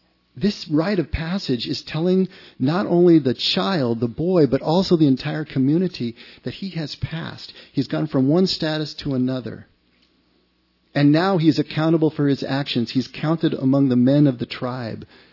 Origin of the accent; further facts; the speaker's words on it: East Los Angeles, California, United States; When I grew up outside of East L.A., they were called presentations.